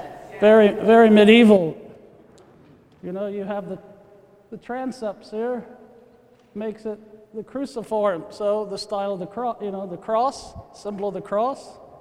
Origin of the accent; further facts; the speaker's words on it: Columbus, Ohio, United States; born there; now in Philadelphia, United States; even though I was born in Columbus, Ohio, and will forever be a Buckeye, part of me is also now Philadelphian because I've been here for so long and have lived here twice.